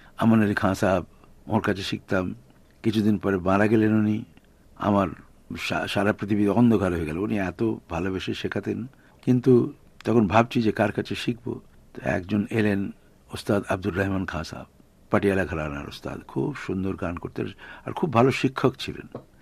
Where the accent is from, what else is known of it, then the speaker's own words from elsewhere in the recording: Kolkata, West Bengal, India; born there; আমার জন্ম কলকাতায় এমনই একটি পরিবারে যেখানে গান বাজনা মোটেই ছিল না।